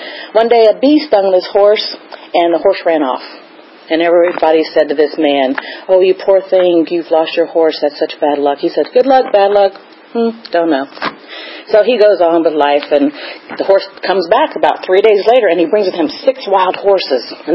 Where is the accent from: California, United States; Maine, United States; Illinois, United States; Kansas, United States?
Kansas, United States; Lawrence; But, you know, when I grew up in Lawrence, Kansas, they didn't sell liquor on Sundays, and I could never save it from Saturday night to Sunday.